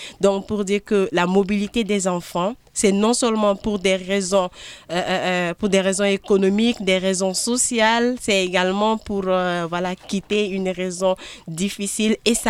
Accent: Mali; c'est vraiment une réalité endémique de chez nous au Mali et bien sûr en Afrique de l'Ouest, mais plus particulièrement au Mali.

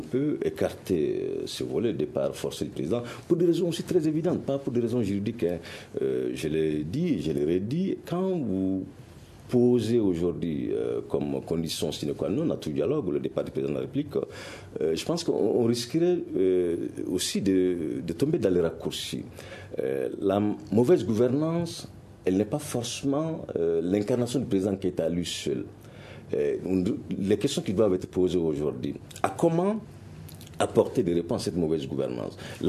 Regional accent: Mali; les doléances effectivement, des M5 sont légitimes quand on le conçoit en tant que Malien

